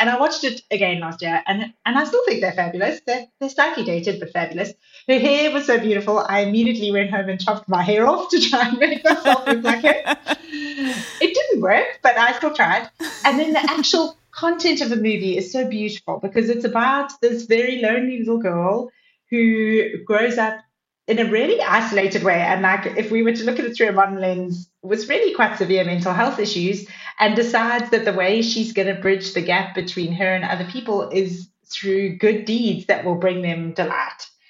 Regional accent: South Africa; Growing up in South Africa is very different.

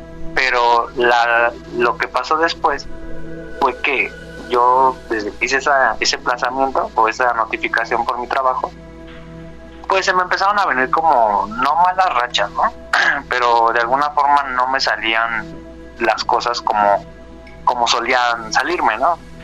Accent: State of Mexico, Mexico; sí tengo, pues, familia, bueno, que de hecho ellos vienen de Veracruz. Uh-huh. Como te digo, yo crecí aquí en el Estado de México, ¿no? Pero mi familia es de Veracruz. Entonces, ya sabes, allá es como pueblo, rancho, todo eso.

